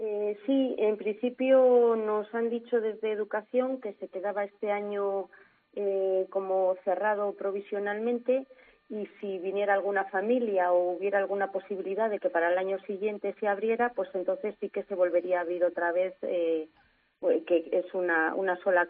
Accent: Lantadilla, Castile and León, Spain; Sí, sí, sí, soy de Lantadilla.

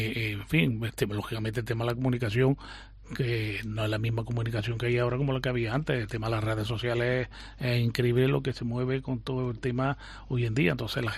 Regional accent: Arjona, Andalusia, Spain; desde que comencé en mi pueblo de Arjona, a ver, cuando tengo uso de razón

